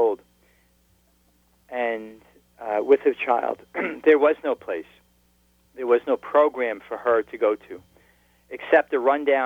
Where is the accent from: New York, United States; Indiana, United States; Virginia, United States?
New York, United States; Elmont; also born or lived in Queens; I come from Long Island. I was born in Queens, but raised in Elmont, and my parents raised the four of us there.